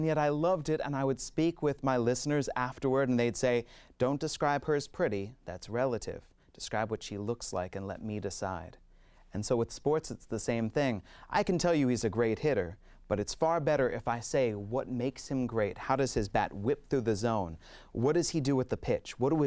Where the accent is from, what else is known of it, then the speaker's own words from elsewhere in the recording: Washington, District of Columbia, United States; I grew up in the Washington, D.C. area, so the Baltimore Orioles came on the radio.